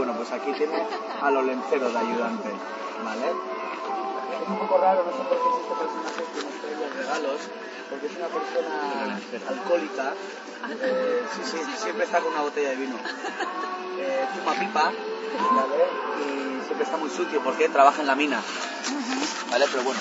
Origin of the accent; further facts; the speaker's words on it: Basque Country, Spain; Para que se sepa que somos vascos.